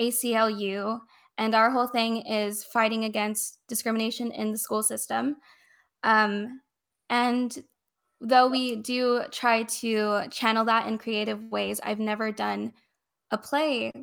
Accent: Carson, California, United States; I grew up in Carson, California, low income, mainly people of color, and a lot of gang violence happens.

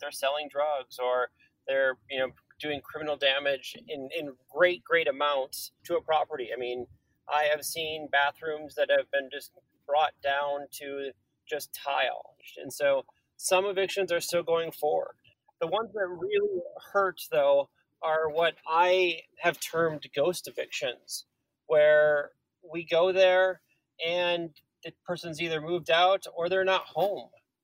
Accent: Wisconsin, United States; So I grew up in Wisconsin. I went to high school here. I went to college here, but I grew up in Wisconsin.

